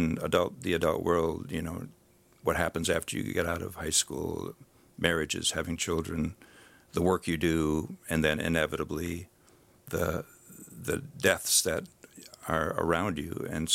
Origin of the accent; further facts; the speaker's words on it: Mosinee, Wisconsin, United States; Well, Bridgeton, in a sense, is modeled after my hometown of Mosinee.